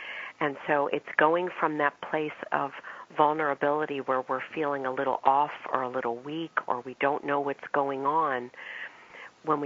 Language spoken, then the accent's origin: English; Maryland, United States; I grew up on the East Coast in Maryland